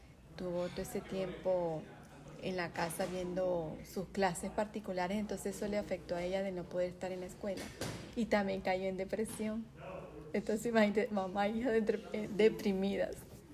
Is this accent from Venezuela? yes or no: yes; Venezuela; Bueno, yo soy venezolana, okay.